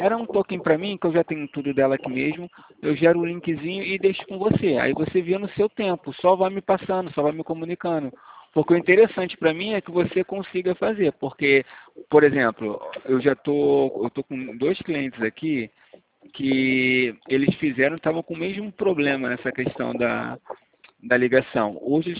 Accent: Rio de Janeiro, Brazil; Isso, sou aqui do Rio mesmo.

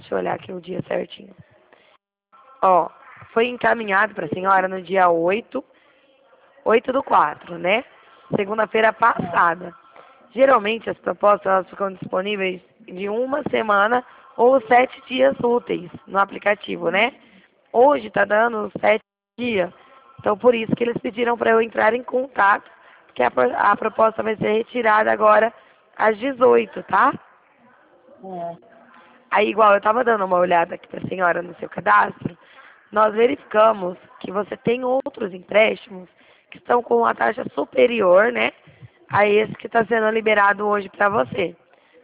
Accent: Presidente Prudente, São Paulo, Brazil; Que eu sou de Presidente Prudente, tá?

